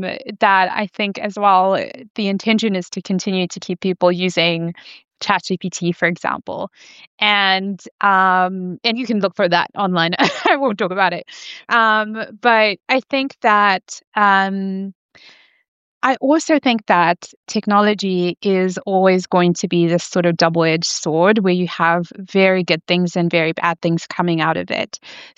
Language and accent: English; Zimbabwe; So, you know, I grew up in Zimbabwe